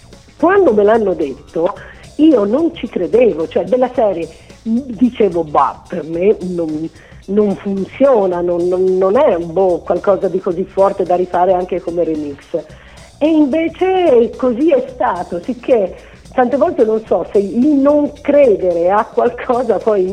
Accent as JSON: {"language": "Italian", "region": "Tuscany", "country": "Italy", "said": "sono un po' da buona toscana, un po' chiacchierona"}